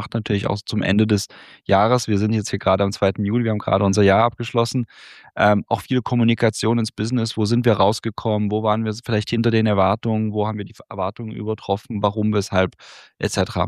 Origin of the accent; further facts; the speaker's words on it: Leipzig, Saxony, Germany; Ich komme ja ursprünglich aus Leipzig, bin Kind der 80er